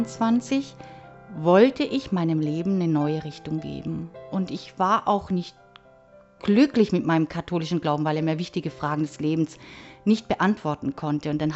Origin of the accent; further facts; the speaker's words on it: Steißlingen, Baden-Württemberg, Germany; ich bin 54 Jahre alt und aufgewachsen bin ich sehr idyllisch. Vielleicht kennst du eine oder andere ja in Steißlingen, im Hegau, in der Nähe zum Bodensee.